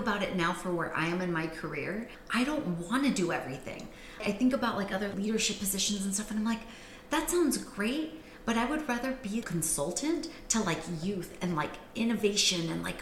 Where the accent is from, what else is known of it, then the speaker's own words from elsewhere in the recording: Fairfield, California, United States; also born or lived in Berkeley; So for me, I grew up in Solano County. I went to school K through 12th grade here in Fairfield. I moved out for school. I was living in Berkeley, Oakland area for many years.